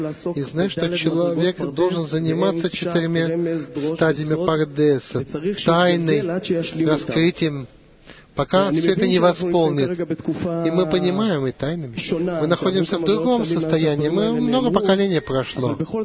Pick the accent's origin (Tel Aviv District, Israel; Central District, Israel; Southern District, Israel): Tel Aviv District, Israel; Ramat Gan; Я из Рамат-Гана.